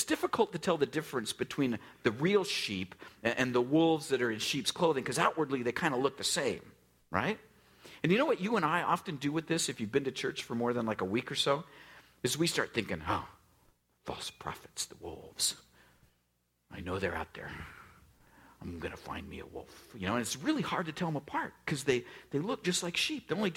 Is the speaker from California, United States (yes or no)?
yes; California, United States; They're like, "Oh, they're from California." And I thought, "Oh, sweet. So am I." Origina